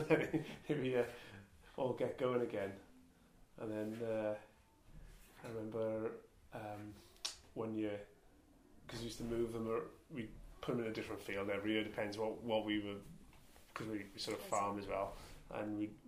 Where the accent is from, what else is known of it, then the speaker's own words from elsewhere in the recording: Bridgend, Wales, United Kingdom; And I'm from Bridgend.